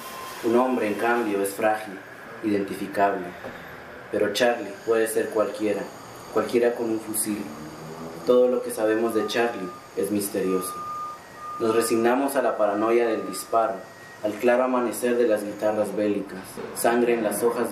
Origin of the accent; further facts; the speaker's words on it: Guatemala; y soy de Guatemala